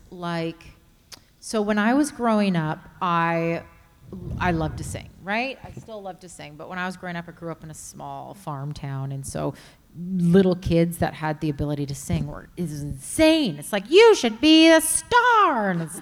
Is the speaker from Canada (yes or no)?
yes; Canada; now in San Francisco, United States; As a Canadian, I am very shocked by that.